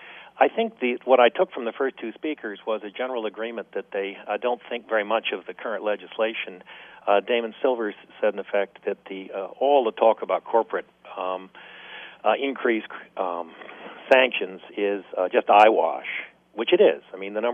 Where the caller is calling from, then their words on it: Maine, United States; I'm speaking from Maine, and in the background you can hear the ocean, and things seem a little different here than they do in other locations, even in next door New Hampshire.